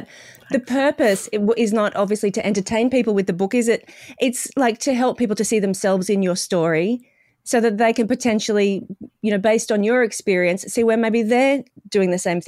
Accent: Australia; I grew up in Australia.

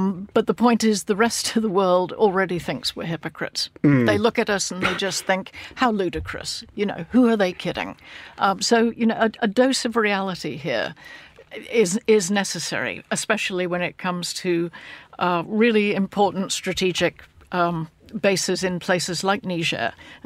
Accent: United Kingdom; But being British, we've arrived in all of these places in Africa and said, actually, we just care about trade.

